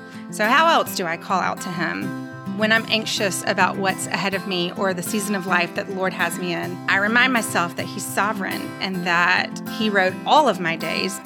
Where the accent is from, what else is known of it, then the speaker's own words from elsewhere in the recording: Vestavia Hills, Alabama, United States; I grew up right here in Vestavia